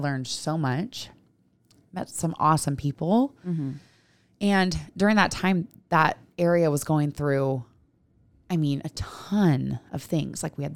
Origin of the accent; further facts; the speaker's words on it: Rocklin, California, United States; So I grew up right outside of Sacramento. My dad and my brother are still there. It's called Rockland, NorCal. And I grew up there my entire life.